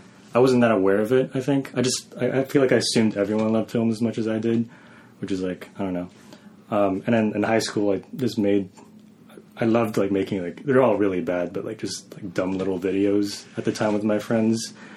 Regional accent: Thailand; also born or lived in Canada; Then I lived in, like, parts of Asia, basically. Most of high school was in Thailand.

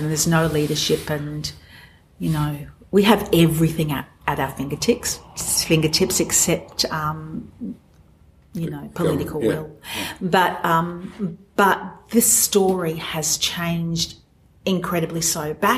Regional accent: Australia; We love living here, growing up in Australia, and I, you know, you've got the beach right on out. I live near the beach, on the beach.

